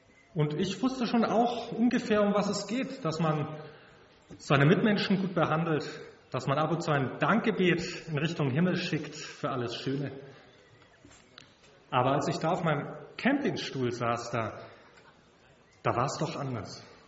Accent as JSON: {"language": "German", "region": "Bavaria", "country": "Germany", "said": "Ich komme aus Mittelfranken"}